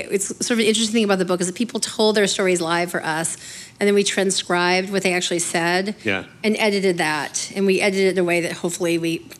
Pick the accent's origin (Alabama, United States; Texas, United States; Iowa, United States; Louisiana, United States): Alabama, United States; I mean, I'm from the South. I'm from a small town in Alabama.